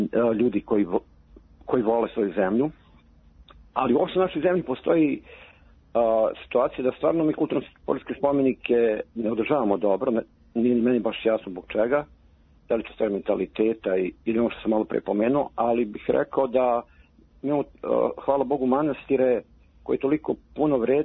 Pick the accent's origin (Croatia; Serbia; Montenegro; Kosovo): Serbia; Mi kao siromašna država ne izdvajamo mnogo za kulturu i sad na da ovo sve što kod nas u Srbiji